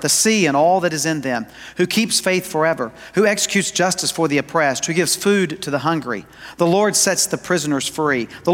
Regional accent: the South, United States; Now, you understand, I was raised in the South. I mean, there were woods everywhere

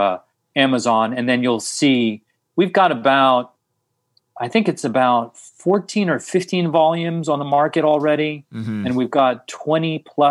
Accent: New York, United States; But because I grew up in New York going to I grew up with Indian food

